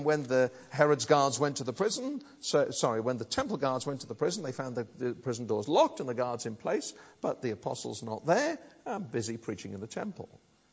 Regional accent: United Kingdom; And of course, being British, you would immediately say, oh, very well, thank you.

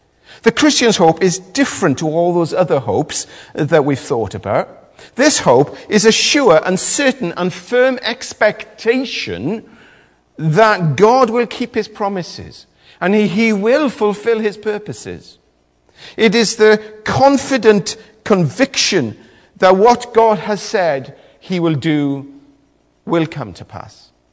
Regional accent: Wales, United Kingdom; I'm Welsh, so I'm not going to worry.

